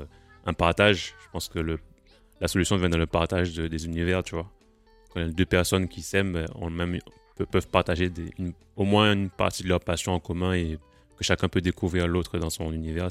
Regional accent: Guadeloupe; moved away as an adult; now in France; Non, pas du tout. Je suis né là-bas, en Guadeloupe.

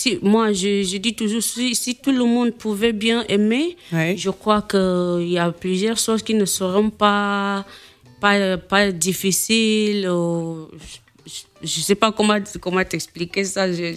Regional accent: Equatorial Guinea; Je suis de Bibéine.

